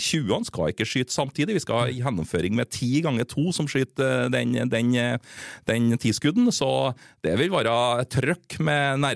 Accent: Trøndelag, Norway; Jeg glad som trønder at jeg ikke kom men, med det forslaget der.

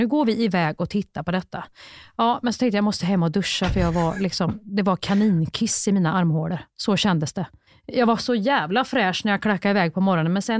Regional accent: Värmland, Sweden; jag är från Värmland, så jag kramar allihop

